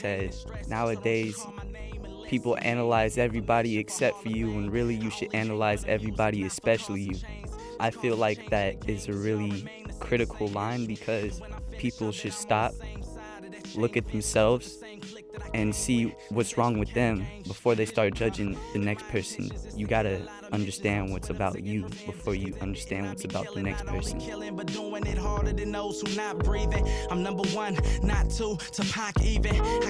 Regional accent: San Francisco, California, United States; I hail from San Francisco, California

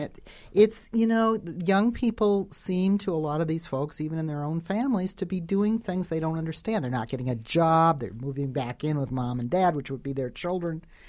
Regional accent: Michigan, United States; I grew up in Michigan.

